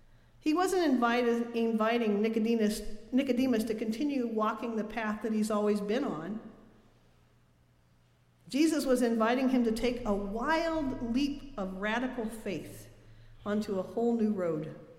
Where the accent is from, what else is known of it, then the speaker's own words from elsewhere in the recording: Montana, United States; Growing up in Montana, I know something about wind. I grew up on the edge of the prairie, right next to the Glacier National Park.